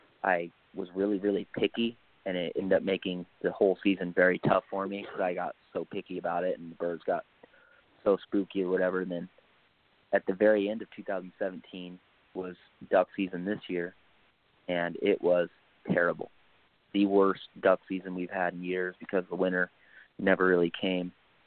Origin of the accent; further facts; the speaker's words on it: Oroville, California, United States; I had one more amateur fight in my hometown of Oroville.